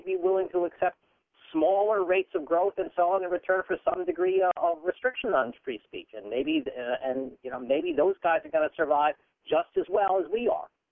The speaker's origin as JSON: {"language": "English", "country": "United States", "said": "I'm as an American, I believe that as a point of ideology"}